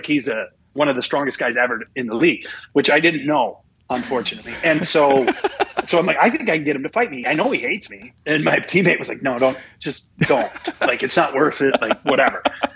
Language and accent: English; Minnesota, United States; But the people of my hometown wanted to, I'm from Minnesota. Minnesota is hockey crazy.